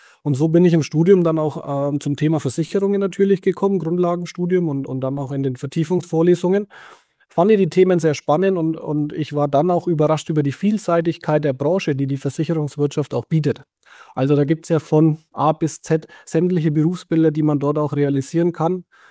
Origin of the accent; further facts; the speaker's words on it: Nuremberg, Bavaria, Germany; born there; accent: Franconian; Wie man vielleicht auch ein Stück hört, ich habe ein rollendes R in meiner Sprache. Ich kriege das auch nicht weg. Der fränkische Dialekt, der bleibt. Ich bin in Nürnberg geboren